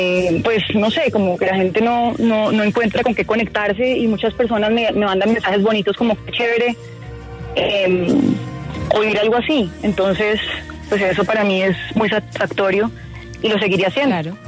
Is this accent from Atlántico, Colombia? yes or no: no; Cali, Valle del Cauca, Colombia; Yo soy caleña, me fascina la salsa